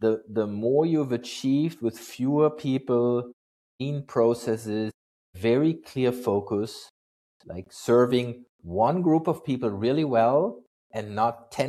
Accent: Freiburg, Baden-Württemberg, Germany; Lots of my hometown, Freiburg.

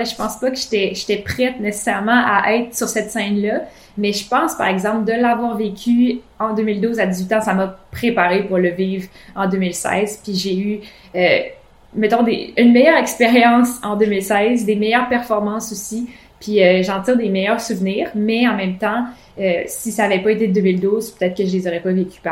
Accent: Pont-Rouge, Quebec, Canada; avant l'âge de 14 ans, je m'entraînais une fois semaine dans mon club de ma ville natale, à Pont-Rouge.

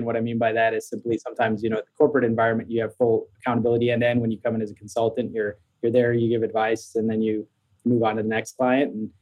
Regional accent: Midwest, United States; You know, just going back a little bit, I grew up in the Midwest.

